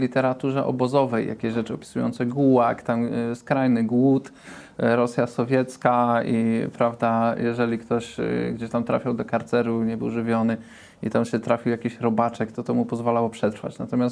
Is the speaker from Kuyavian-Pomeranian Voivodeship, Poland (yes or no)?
no; Karkoszów, Lubusz Voivodeship, Poland; w Karkoszowie, moje rodzinne strony, województwo lubuskie.